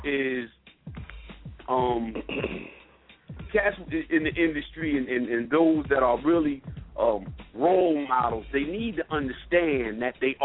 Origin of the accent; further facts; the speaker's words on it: Trenton, New Jersey, United States; because we're from Trenton, where Ike Williams is from.